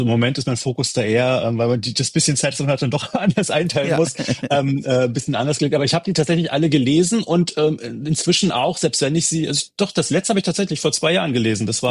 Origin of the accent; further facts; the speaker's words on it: Brandenburg, Germany; Wir sind in der Nähe von Berlin, ich bin in der Nähe von Berlin aufgewachsen.